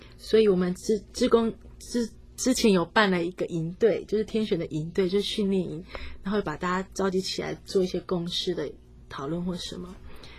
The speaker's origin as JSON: {"language": "Chinese", "region": "Kaohsiung", "country": "Taiwan", "tie": "born or raised there", "lives_now": "Taipei, Taiwan", "said": "然后我们都是高雄的孩子，但是高雄的孩子必须到台北来打拼，所以我们也分隔两地"}